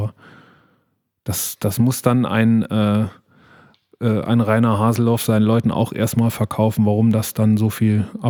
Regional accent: Saarland, Germany; Nämlich, das betrifft uns als Saarländer und die Bremer wird es auch betreffen.

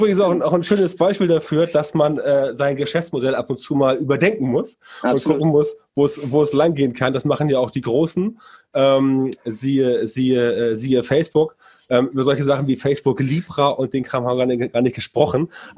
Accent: Hamburg area, Germany; Ich komme ja ursprünglich aus dem Hamburger Speckgürtel und wohne ja jetzt in Hamburg seit über 20 Jahren.

